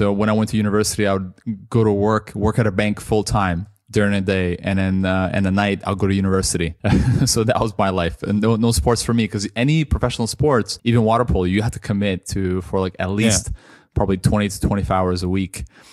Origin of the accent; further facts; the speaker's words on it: Toronto, Ontario, Canada; now in London, United Kingdom; I grew up mostly in Canada, and I've been in London now for the last 10 years.